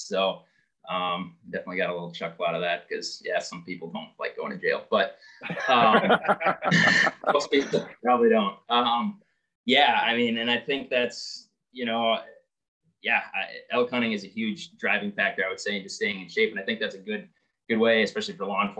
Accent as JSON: {"language": "English", "town": "Princeton", "region": "Wisconsin", "country": "United States", "tie": "born or raised there", "said": "now I'm back in my hometown. Parents live 5 minutes away, and it's kind of nice to be back."}